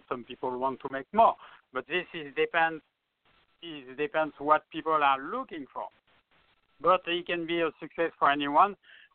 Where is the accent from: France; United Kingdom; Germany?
France; accent: French; English is a second language; not to confuse with my French accent, okay?